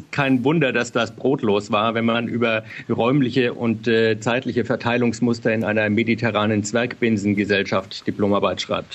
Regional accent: Fürth, Bavaria, Germany; born there; Geboren bin ich in Fürth in Bayern.

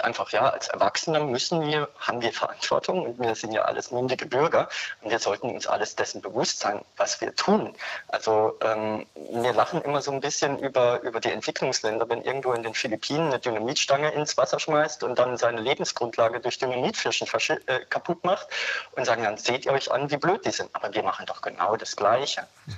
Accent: Baden-Württemberg, Germany; Ich meine, ich komme aus Baden-Württemberg

